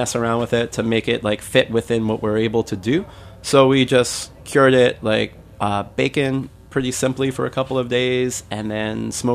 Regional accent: Brooklyn, New York, United States; I grew up in Bensonhurst in Brooklyn, so we weren't very rural.

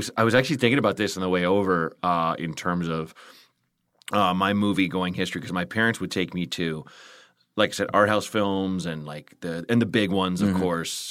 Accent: Portland, Oregon, United States; well, I think it's kind of growing up in Portland.

